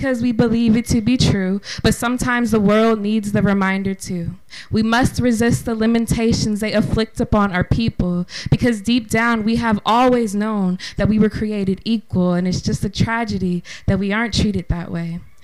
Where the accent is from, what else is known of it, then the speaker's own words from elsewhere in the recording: Portland, Oregon, United States; I am a spoken word poet born and raised in Portland, Oregon.